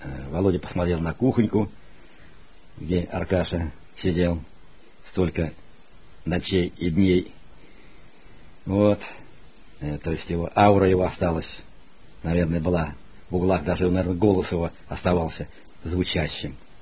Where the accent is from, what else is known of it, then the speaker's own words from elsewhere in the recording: Moscow, Russia; те же мы приехали, москвичи.